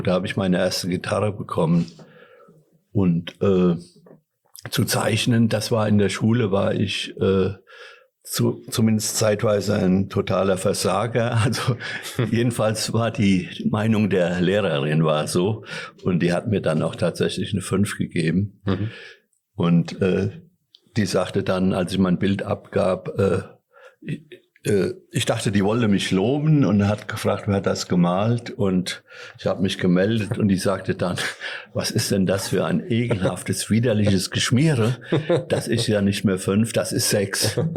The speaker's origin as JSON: {"language": "German", "town": "Enspel", "region": "Rhineland-Palatinate", "country": "Germany", "tie": "born or raised there", "also_born_or_lived": "Bad Marienberg", "said": "Ich bin im Westerwald geboren, in Enspel im Westerwald bei Bad Marienberg. Das heißt, ich bin in Bad Marienberg geboren und in Enspel aufgewachsen."}